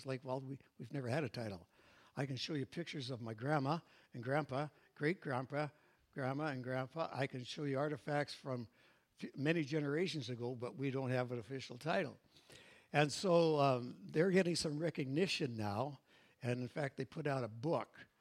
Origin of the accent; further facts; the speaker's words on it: Canada; There are benefits of being a Canadian.